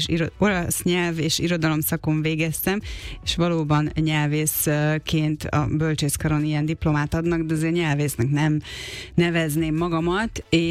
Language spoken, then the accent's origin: Hungarian; Tamási, Tolna, Hungary; ugye én Tamásiban nőttem fel Tolna megyében, majd Pécsre jártam gimnáziumba